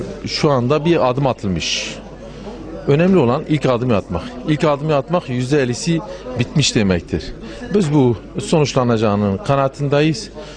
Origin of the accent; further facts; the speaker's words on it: Diyarbakır, Diyarbakır Province, Turkey; Diyarbakırlıyım ben.